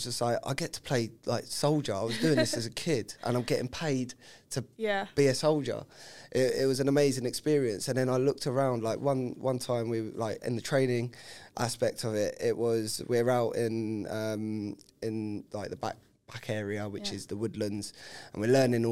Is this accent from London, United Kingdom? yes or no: yes; London, United Kingdom; I'm a Londoner, Southwest London predominantly.